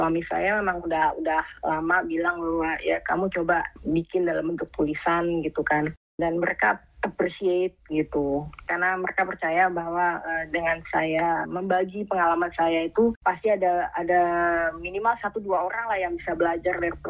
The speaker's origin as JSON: {"language": "Indonesian", "country": "Indonesia", "lives_now": "United States", "said": "Ibu saya datang waktu itu dari Indonesia, ikut membantu menjaga, dan suami saya juga orang Indonesia gitu."}